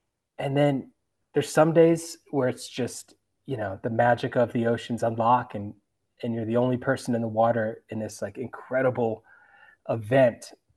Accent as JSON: {"language": "English", "region": "Virginia", "country": "United States", "tie": "born or raised there", "said": "I grew up in the Chesapeake Bay of Virginia, so I always had a love for the water."}